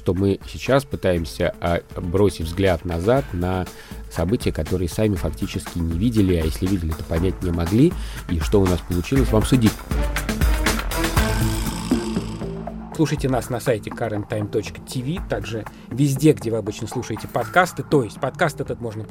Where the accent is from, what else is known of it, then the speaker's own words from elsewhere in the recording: Russia; Если бы такое происходило в стране, откуда я родом, в России, то, наверное, бы все обсуждали это тоже.